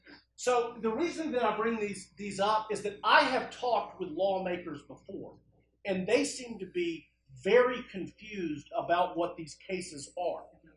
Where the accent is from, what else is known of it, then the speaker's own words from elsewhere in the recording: the South, United States; And hey, I'm from the South, so I know.